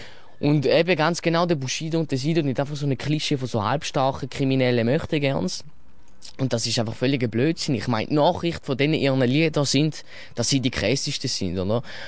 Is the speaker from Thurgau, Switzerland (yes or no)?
yes; Matzingen, Thurgau, Switzerland; ich komme aus Matzingen. Ich bin von Thurgau.